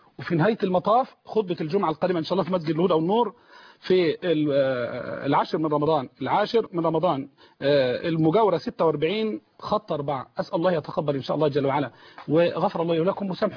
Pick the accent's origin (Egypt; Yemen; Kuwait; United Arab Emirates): Egypt; Mansoura, Dakahlia; إنما نشهد حقا يجيب عندنا في المنصورة